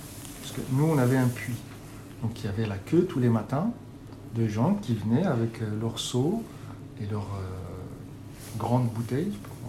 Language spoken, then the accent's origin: French; Morocco; moved away as an adult; now in France; j'ai grandi au Maroc jusqu'à l'âge de 18 ans. Et après, je suis venu en France. J'ai fait mes études ici